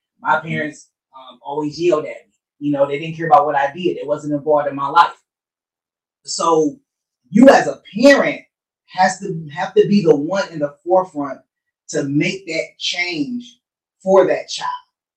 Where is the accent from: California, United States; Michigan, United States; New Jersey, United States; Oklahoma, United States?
Michigan, United States; Detroit; I knew what it meant to live in Detroit because I grew up in Detroit.